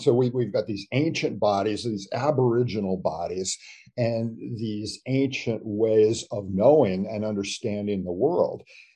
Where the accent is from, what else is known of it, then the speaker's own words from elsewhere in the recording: California, United States; And of course, growing up in California and hearing the story of John Muir and these efforts to save wild places